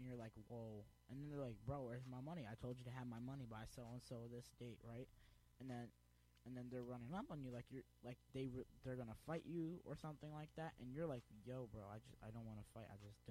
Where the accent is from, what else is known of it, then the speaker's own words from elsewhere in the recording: New York, United States; Me being from the, you know, Catskill area, Greene County, sort of.